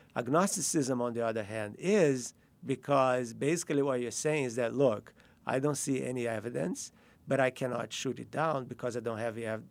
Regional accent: Rio de Janeiro, Brazil; I grew up in Rio, and in Brazil we have this syncretic combination

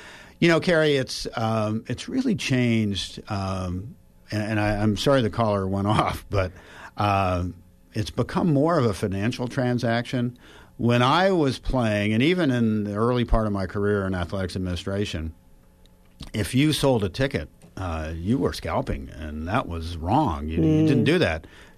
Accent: Buffalo, New York, United States; I grew up in Buffalo.

